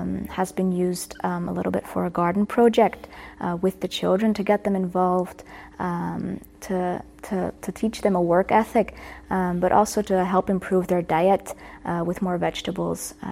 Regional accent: Netherlands; Then we came back to the Netherlands and settled there.

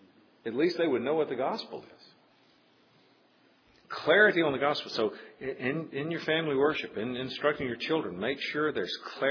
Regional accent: Osceola, United States; now in Chicago, United States; I clearly remember growing up in Osceola

